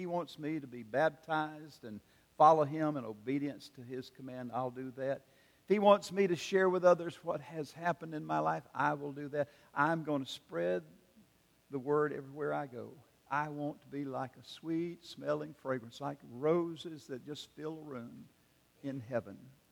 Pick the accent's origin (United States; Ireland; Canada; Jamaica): United States; South Carolina; he was born and pastored in Edgefield, South Carolina, my home state.